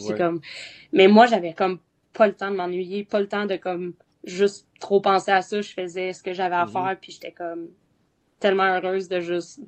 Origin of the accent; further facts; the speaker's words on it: Quebec, Canada; moved away; Quand je suis partie du Québec, moi, je suis partie avec l'idée en tête qu'il était hors de question que je revienne au Québec sans un contrat pour les ligues mineures.